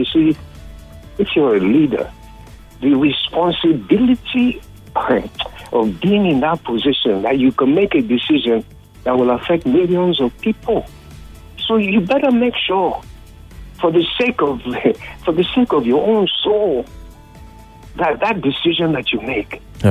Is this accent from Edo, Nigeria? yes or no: no; Lagos, Nigeria; I grew up in Lagos. I was born in Lagos. I was born near what we call Trafalgar, Lagos Square. It was called the Race Course.